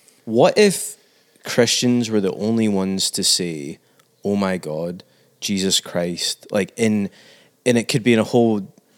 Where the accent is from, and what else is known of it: Scotland, United Kingdom